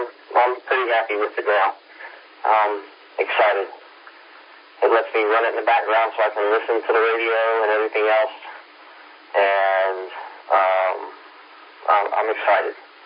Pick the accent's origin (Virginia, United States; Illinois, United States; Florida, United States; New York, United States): Florida, United States; I'm lucky. I'm from Florida. My family still has a house. My parents still have a house in Lakeland, which is just outside of Orlando.